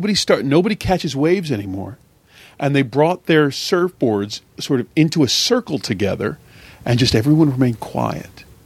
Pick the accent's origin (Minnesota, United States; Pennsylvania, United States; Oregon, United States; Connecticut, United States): Pennsylvania, United States; now in California, United States; but as I say, growing up in Pennsylvania and living in California as I do and going out on the ocean